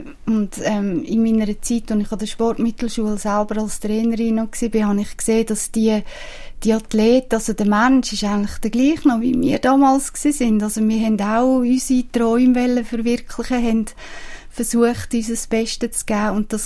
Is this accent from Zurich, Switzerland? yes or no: no; Engelberg, Obwalden, Switzerland; ich bin in Engelberg aufgewachsen und was haben wir dort gemacht? Wir sind Skifahren im Winter.